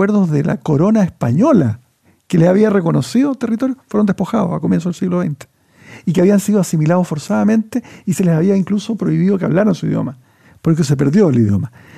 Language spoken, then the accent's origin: Spanish; Chile; ¿Cómo tratamos como chilenos a los pueblos originarios?